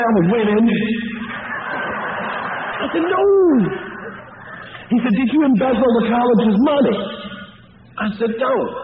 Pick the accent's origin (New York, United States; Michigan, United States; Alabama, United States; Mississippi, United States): Alabama, United States; Cullman; I'm from the South. We don't run around with signs on us.